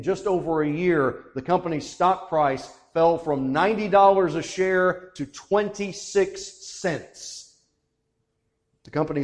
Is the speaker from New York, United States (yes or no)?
no; Temple Terrace, Florida, United States; I grew up in Temple Terrace, but I had friends and people I loved dearly at this church just about ever since I can remember.